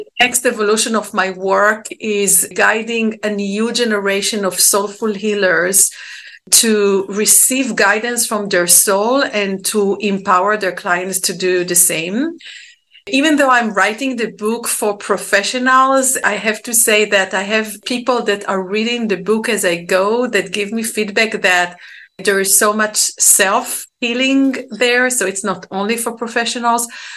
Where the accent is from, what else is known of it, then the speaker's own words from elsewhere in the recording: Israel; English is a second language; I'm originally from Israel. Growing up and living through war zones, I lived through four wars and, of course, carried a lot of trauma from the wars.